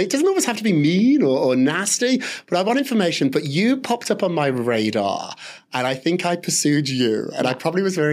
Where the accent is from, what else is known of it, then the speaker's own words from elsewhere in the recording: Birmingham, West Midlands, United Kingdom; And so I grew up in Birmingham, England.